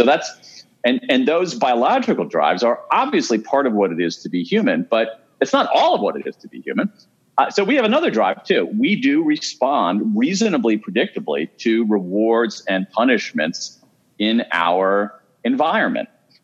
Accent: Columbus, Ohio, United States; I grew up in Columbus, Ohio. I am a Midwesterner

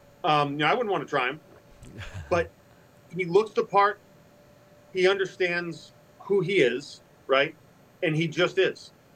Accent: Massachusetts, United States; now in Louisville, United States; Like I grew up in Massachusetts, I live in Louisville

